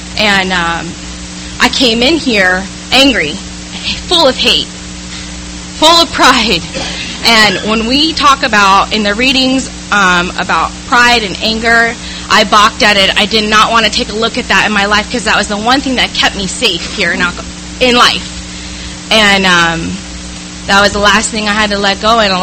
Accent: San Diego, California, United States; I grew up here in San Diego.

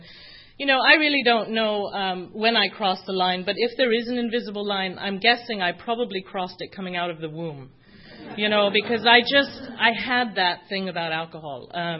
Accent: London, United Kingdom; So I was born in London. I grew up in a pub. I really did. My grandparents owned the pub, and I'm an only child and an only grandchild.

